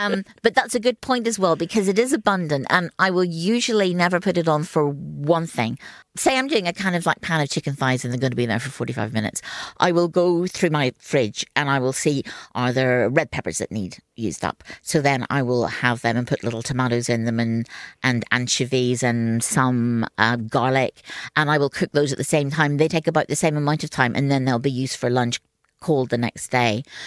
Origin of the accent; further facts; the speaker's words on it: Northern Ireland, United Kingdom; my father is a poultry farmer, or was a poultry farmer, and we took chicken very, very seriously as we were growing up in Northern Ireland.